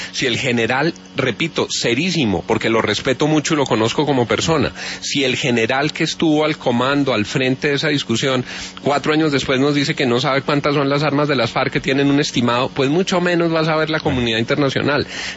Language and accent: Spanish; Colombia; yo como colombiano